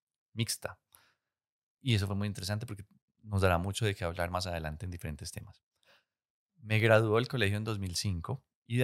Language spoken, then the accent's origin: Spanish; Medellín, Antioquia, Colombia; yo soy un hombre de 35 años, soy de Medellín, Antioquia, colombiano. Nací en el seno de una familia compuesta por mamá, papá y hermano mayor. Todos acá en Medellín.